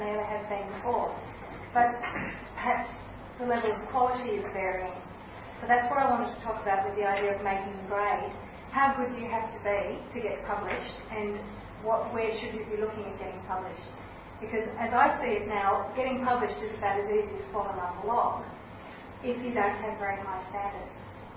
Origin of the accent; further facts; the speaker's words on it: Wollongong, New South Wales, Australia; I'm a writer from Wollongong and formerly an editor as well.